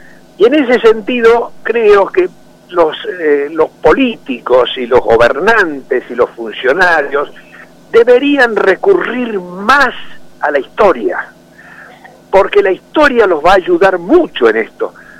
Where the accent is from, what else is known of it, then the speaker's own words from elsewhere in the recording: Salta, Argentina; Y los salteños vamos a ser más salteños.